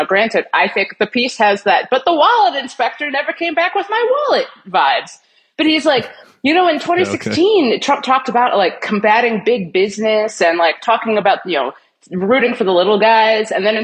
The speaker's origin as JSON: {"language": "English", "region": "Ohio", "country": "United States", "tie": "born or raised there", "said": "I grew up in Ohio. In the 90s, I would have, that was not what we had."}